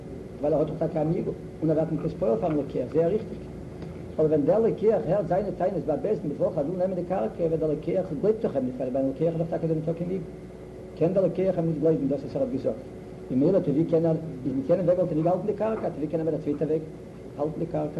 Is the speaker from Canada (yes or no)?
no; United States; German is a second language; als ich wieder jedem gesagt habe, ich bin Amerikaner.